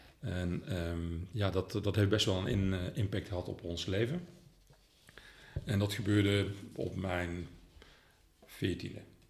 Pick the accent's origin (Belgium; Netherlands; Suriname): Netherlands; Roosendaal, North Brabant; also born or lived in Venlo; Ik ben geboren in Venlo. Daar heb ik een viertal jaren mogen doorbrengen, net kleuterschool. En daarna zijn we verhuisd naar het Brabantse en naar Roosendaal. Ik voel me Brabander, ik voel me Bourgondier.